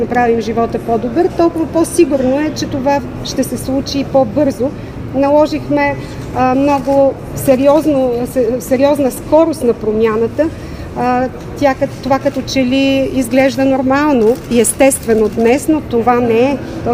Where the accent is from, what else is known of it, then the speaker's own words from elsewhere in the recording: Sofia, Sofia City, Bulgaria; За мен София е моят град. Аз съм израсла в София от 13 годишната си възраст. Учила съм тук. Тук съм родила дъщеря си. Тук съм работила